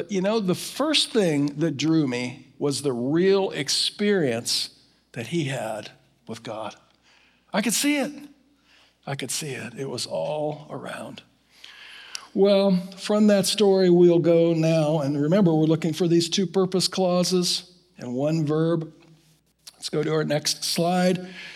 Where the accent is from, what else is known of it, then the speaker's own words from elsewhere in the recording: Florida, United States; I'm from Florida originally.